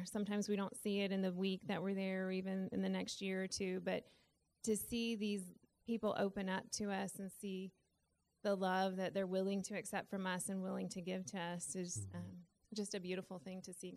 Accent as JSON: {"language": "English", "region": "Kentucky", "country": "United States", "said": "It was hot, but it was dry, so you couldn't feel it because we're from Kentucky and it's humid"}